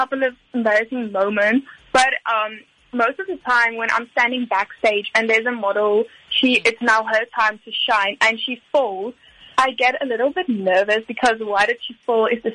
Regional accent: Free State, South Africa; I am an 18-year-old quadruple threat and I am from Valcom in the Free State.

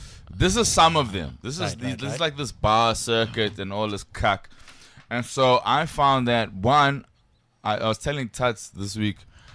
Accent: Johannesburg, Gauteng, South Africa; I'm from Joburg.

